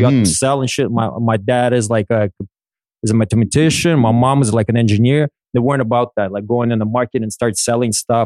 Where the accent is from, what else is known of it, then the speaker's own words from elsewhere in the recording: Toronto, Ontario, Canada; But I'm from Hyde Park, Combloor, originally. I lived in Lake Shumamico. I'm a Toronto guy, right?